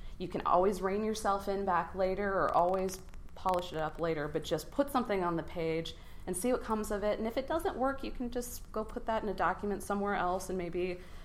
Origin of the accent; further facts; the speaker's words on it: Wisconsin, United States; Oh, my parents, or my dad's job relocated, and I'm from Wisconsin originally. And we relocated to the middle of nowhere, South Carolina.